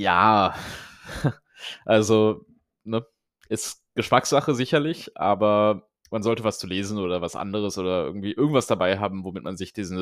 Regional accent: Brühl, North Rhine-Westphalia, Germany; von dort ins schöne Brühl, wo ich herkomme.

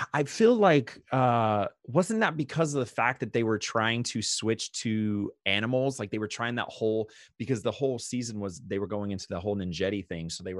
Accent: United States; So, you know, as an American in Japan and not really knowing fully the language, it was like the easiest thing to pick up.

